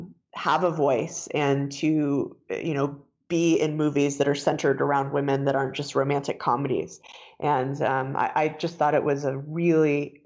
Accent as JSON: {"language": "English", "town": "Denver", "region": "Colorado", "country": "United States", "tie": "born or raised there", "also_born_or_lived": "New York City", "said": "I was born and raised in Denver. Lived here most of my life, except for when I went to college on the East Coast, and I spent a lot of time actually in New York City."}